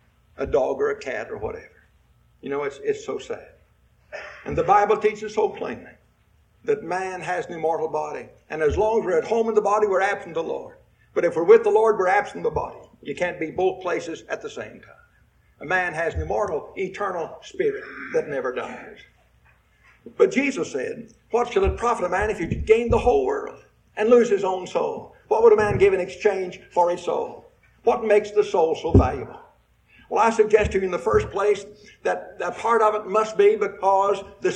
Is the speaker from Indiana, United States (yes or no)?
yes; Indiana, United States; I was born and raised over in Western Indiana. And the house that I was born and raised in is still there.